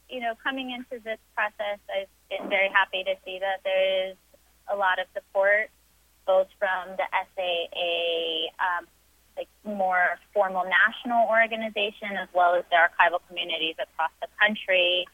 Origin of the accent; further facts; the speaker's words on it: New Orleans, Louisiana, United States; moved away; I was born and raised in New Orleans. I was displaced to Texas after Hurricane Katrina.